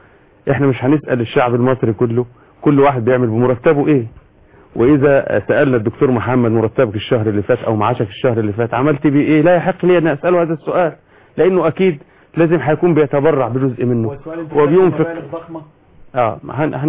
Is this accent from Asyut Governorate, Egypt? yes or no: no; Beheira, Egypt; احنا مثلا من البحيرة ساكنين في شقة بعيد عن المجلس